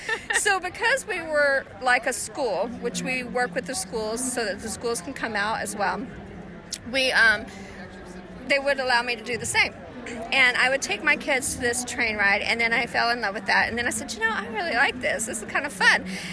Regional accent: Kentucky, United States; When I first went to Colorado, I'm not originally from there. I was originally from Kentucky.

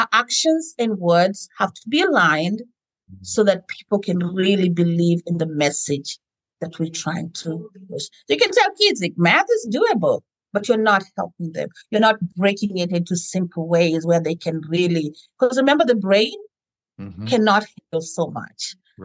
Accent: Kenya; Growing up in Kenya

